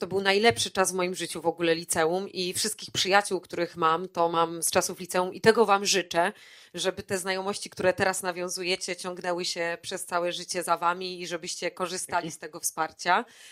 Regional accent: Warsaw, Masovian Voivodeship, Poland; Tak, jestem z Warszawy, jestem zaszczycona.

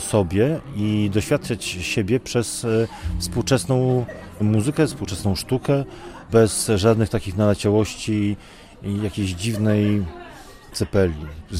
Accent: Podlaskie Voivodeship, Poland; also born or lived in Warsaw; po jakimś krótkim 14-letnim pobycie w Warszawie wróciłem na swoje kochane Podlasie

